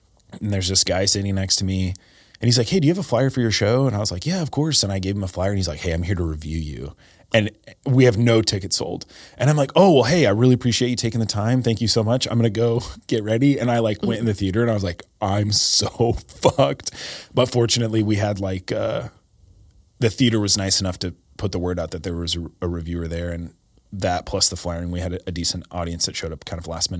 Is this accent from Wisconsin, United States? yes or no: no; Tulsa, Oklahoma, United States; I'm from Tulsa. Yeah.